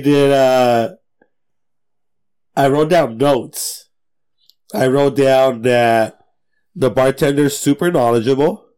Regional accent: National City, California, United States; I grew up in National City, fool.

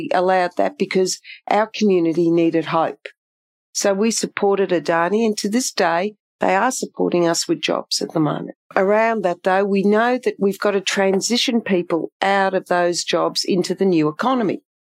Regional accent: Melbourne, Victoria, Australia; because I grew up in Melbourne. I went to uni in Melbourne.

